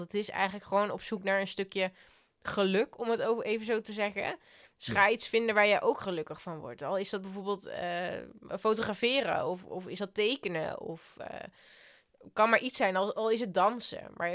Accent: Austria; Dutch is a second language; Ik kom natuurlijk uit Oostenrijk vandaan. Dus Oktoberfest, dat hoort voor mij thuis natuurlijk.

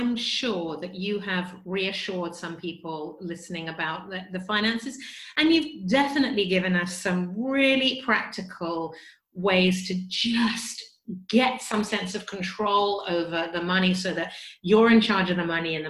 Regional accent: England, United Kingdom; You know, we say niche in England

